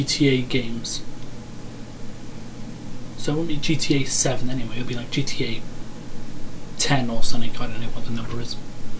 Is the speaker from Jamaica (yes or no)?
yes; Jamaica; I am from Jamaica, yeah?